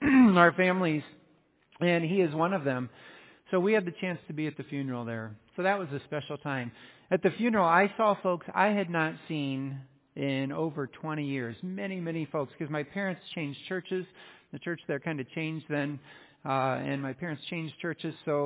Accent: Indiana, United States; And I grew up in Indiana. My parents are still there.

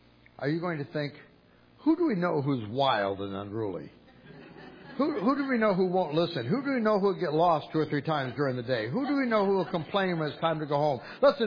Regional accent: Toledo, Ohio, United States; When I was a kid, we grew up in Toledo, Ohio.

